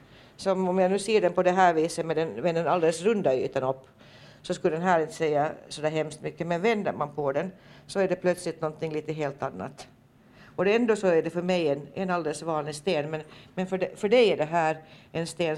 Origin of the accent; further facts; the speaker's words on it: Åland, Finland; Nå, här hemma på Åland så kommer vi ju inte så förskräckligt rysligt långt tillbaka i tiden i alla fall.